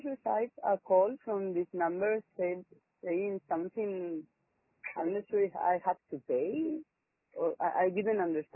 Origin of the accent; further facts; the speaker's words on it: Australia; from Australia. I'm not from Africa.